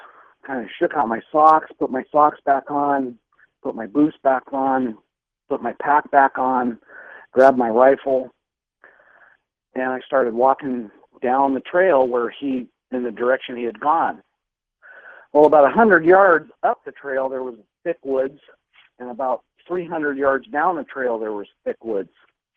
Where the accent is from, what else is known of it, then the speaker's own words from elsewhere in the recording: Montana, United States; Yeah, I've been in the woods. I grew up in Montana.